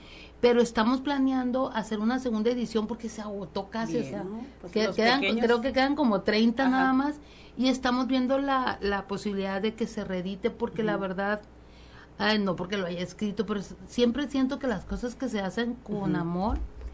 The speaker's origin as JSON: {"language": "Spanish", "region": "Sinaloa", "country": "Mexico", "said": "Soy una mujer sinaloense, orgullosa de su tierra, que escribe temas sobre las infancias"}